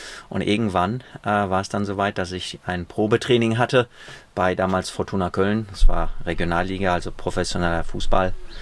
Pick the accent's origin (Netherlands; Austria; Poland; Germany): Poland; born there; 1980 geboren in Polen, also schon ein bisschen älter.